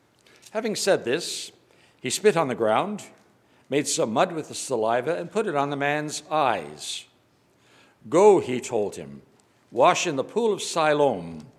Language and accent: English; Scotland, United Kingdom; born there; I was born in Scotland. You can gather that by my accent, right?